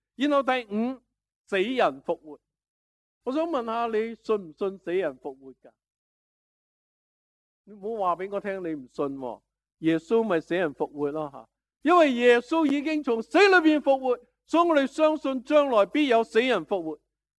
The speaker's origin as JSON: {"language": "Chinese", "country": "Hong Kong", "said": "哇，作为香港人最近都听很多前进啦"}